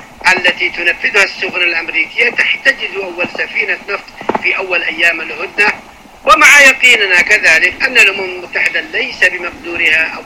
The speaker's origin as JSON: {"language": "Arabic", "country": "Yemen", "said": "ولكننا كيمنيين"}